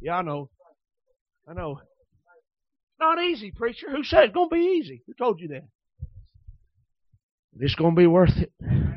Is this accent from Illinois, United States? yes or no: no; Prague, Oklahoma, United States; the church where I was raised in Prague, Oklahoma.